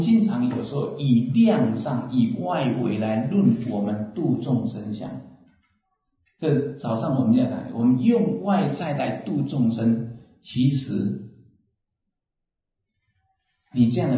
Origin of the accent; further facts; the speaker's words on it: Taiwan; 以我们台湾人这撞这吸引那里